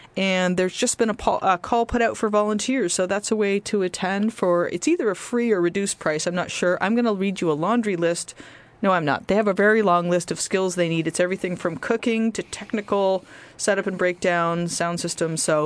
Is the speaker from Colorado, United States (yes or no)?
no; Petaluma, California, United States; this Sunday, the 31st, my hometown, Petaluma Progressive Festival.